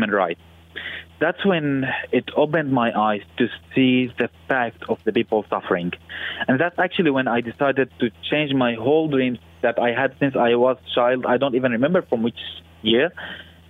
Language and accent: English; Damascus, Damascus Governorate, Syria; but for my area, I'm from Damascus.